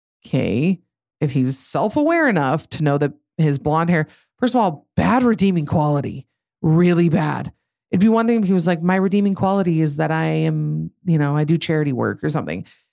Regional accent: Idaho, United States; I'm from Idaho and it froze that night.

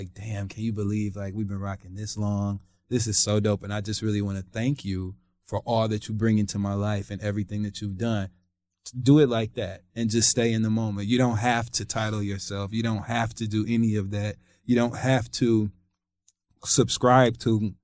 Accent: Flint, Michigan, United States; That's where I'm from.

